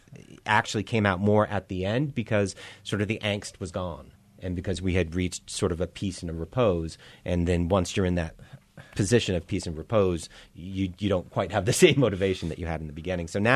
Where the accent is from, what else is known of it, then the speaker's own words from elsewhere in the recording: Boston, Massachusetts, United States; We grew up in Boston.